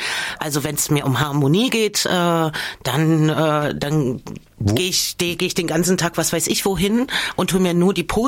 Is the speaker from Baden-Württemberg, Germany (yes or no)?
no; Merseburg, Saxony-Anhalt, Germany; also born or lived in Erfurt; also wir sind von Erfurt nach Merseburg gezogen dann, dort war ja dann Pfarrer und da gab es halt früh in Schule den Pionierappell und wir Kinder waren nicht Pioniere